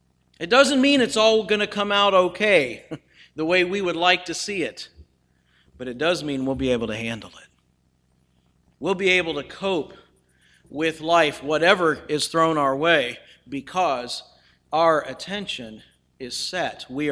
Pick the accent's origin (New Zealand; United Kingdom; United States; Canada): United States; I thank God I'm an American.